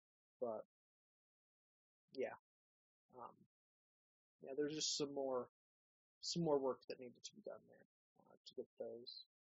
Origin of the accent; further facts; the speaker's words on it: Wisconsin, United States; now in Ohio, United States; I grew up in Wisconsin, and I have my mom's down in Florida, one sister is out in North Carolina, the other sister's back in Wisconsin, and I'm in Ohio now